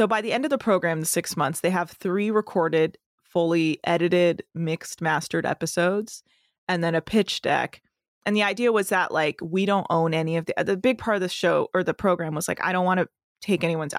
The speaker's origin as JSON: {"language": "English", "region": "California", "country": "United States", "tie": "born or raised there", "said": "I grew up in the Bay Area of California. And so our parents put us in Persian, like speaking and writing classes."}